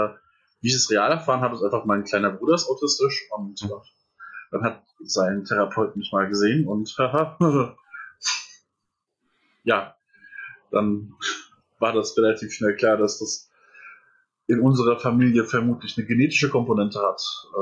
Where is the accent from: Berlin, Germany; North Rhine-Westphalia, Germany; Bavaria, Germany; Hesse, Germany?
Hesse, Germany; Etzengesäß; also born or lived in Erbach; Ich bin geboren in Erbach im Odenwald. Mhm. Und dann habe ich im wunderschönen Etzengesäß meine Kindheit verbracht.